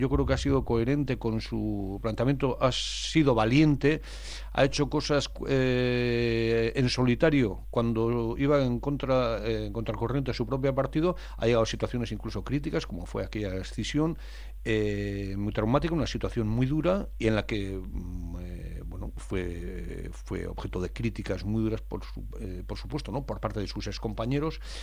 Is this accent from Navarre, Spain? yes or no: yes; Navarre, Spain; porque somos navarros los dos que estamos hablando hoy aquí